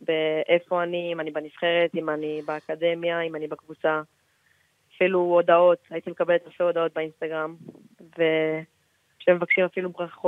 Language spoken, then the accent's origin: Hebrew; Netanya, Central District, Israel; also born or lived in Jerusalem; כן, בגיל 7 עברתי לנתניה.